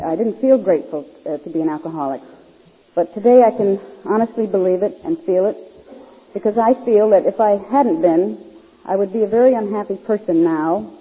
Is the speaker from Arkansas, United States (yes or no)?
no; New York, United States; This friend of mine from my hometown thought it might be nice if I went down to the big city. I was born in a small town upstate New York